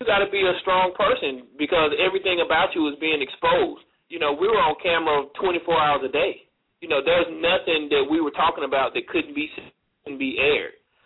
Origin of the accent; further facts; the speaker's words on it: Mobile, Alabama, United States; also born or lived in Tennessee / Oklahoma; I lived in Tennessee 2 years, born and raised in Mobile, lived in Oklahoma for a little while.